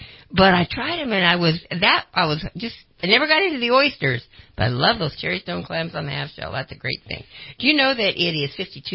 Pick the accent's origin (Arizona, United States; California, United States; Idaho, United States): Idaho, United States; So, you know, the first time, because I came from Idaho, and seafood was, you didn't get that kind of stuff.